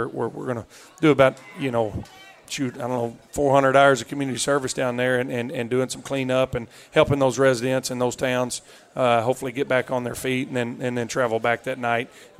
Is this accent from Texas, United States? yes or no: yes; Texas, United States; I'm from Texas, born and raised. I've never seen the effects of a hurricane.